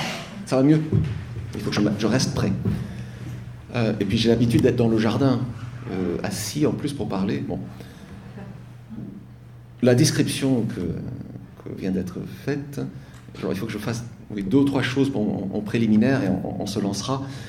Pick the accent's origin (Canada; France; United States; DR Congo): United States; born there; French is a second language; je deviens anxieux parce que je suis né aux États-Unis.